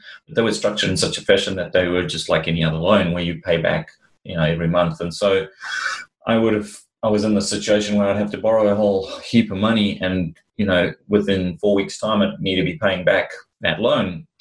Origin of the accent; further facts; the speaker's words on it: South Africa; I've lived in seven different countries, and I grew up in Africa, in South Africa.